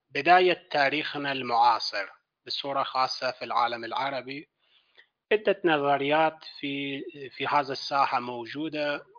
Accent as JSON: {"language": "Arabic", "town": "Rabor", "region": "Kerman Province", "country": "Iran", "said": "وفي مدينة اسمها رابور، وفي قرية صغيرة اسمها قناة ملك. وأنا شخصيا أنتمي إلى هذا المدينة، وقريتنا قريب بقرية الشهيد سليماني، وأنا يعني أنا فخور بأني كنت من أبناء هذا المدينة."}